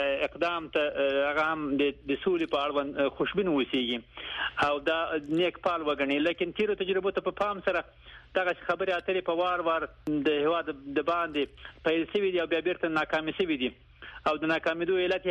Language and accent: Pashto; Afghanistan